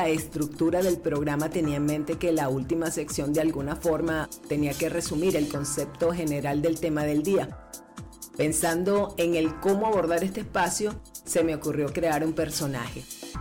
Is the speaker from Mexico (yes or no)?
no; Venezuela; Yo crecí en la Venezuela